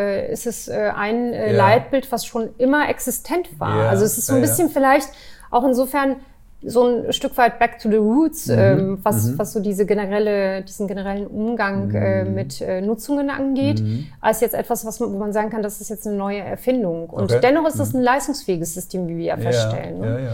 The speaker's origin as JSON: {"language": "German", "region": "Bavaria", "country": "Germany", "tie": "born or raised there", "also_born_or_lived": "Turkey"}